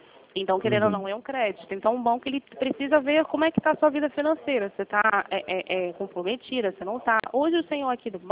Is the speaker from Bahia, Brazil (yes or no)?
no; Rio de Janeiro, Brazil; eu sou do Rio